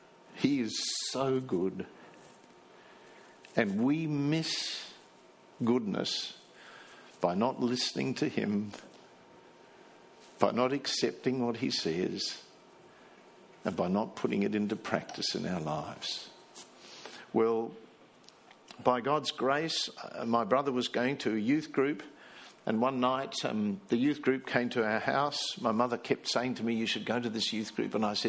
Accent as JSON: {"language": "English", "country": "South Africa", "tie": "born or raised there", "lives_now": "Australia", "said": "when I came to Australia, I was brought up in South Africa, and you were disciplined."}